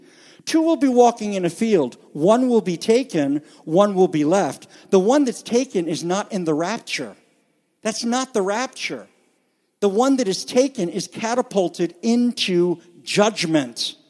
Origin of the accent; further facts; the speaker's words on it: United States; Now, listen, I'm an American. I am really proud to be an American.